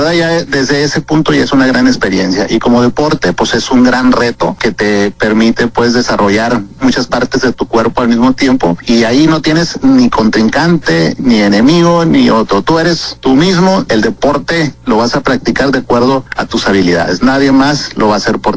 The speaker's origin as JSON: {"language": "Spanish", "region": "Baja California Sur", "country": "Mexico", "tie": "born or raised there", "said": "soy transportista en el ámbito turístico aquí en Los Cabos desde hace muchísimos años. Soy nativo del estado"}